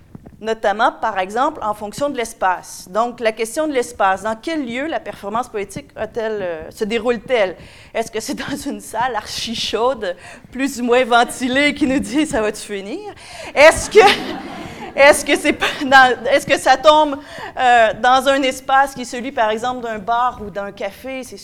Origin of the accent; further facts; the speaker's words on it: Quebec, Canada; Chez nous, au Québec, ça fait partie des prescriptions officielles depuis 2009.